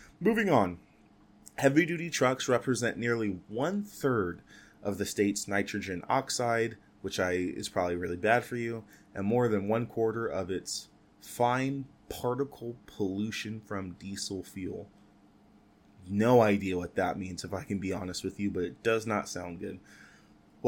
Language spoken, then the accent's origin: English; Fresno, California, United States; now in Los Angeles, United States; I was born in the Central Valley, born and raised Fresno, shout out 559.